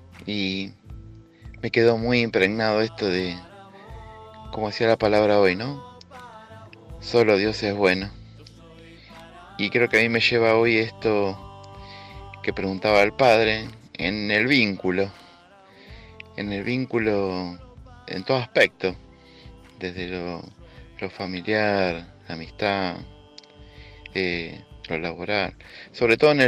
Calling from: San Bernardo, Santiago Metropolitan, Chile; de San Bernardo.

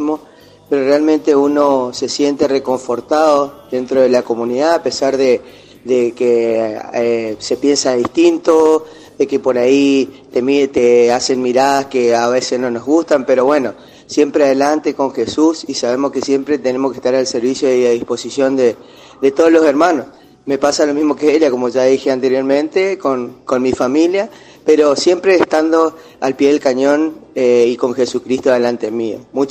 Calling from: Resistencia, Chaco, Argentina; de Resistencia Chaco.

